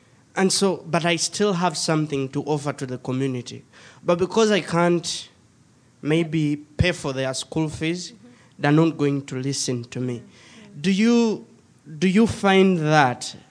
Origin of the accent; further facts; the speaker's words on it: Uganda; I come from Uganda.